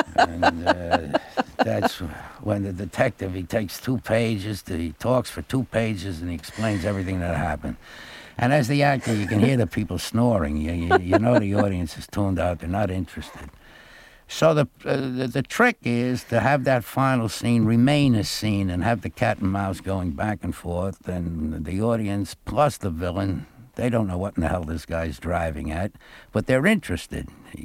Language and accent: English; Ossining, New York, United States; I was born in New York City, and I believe I was born in Manhattan. I'm not sure, but I do remember vaguely moving to the Bronx. I lived outside near the Yankee Stadium. But at 5 years old, the family moved to Ossining.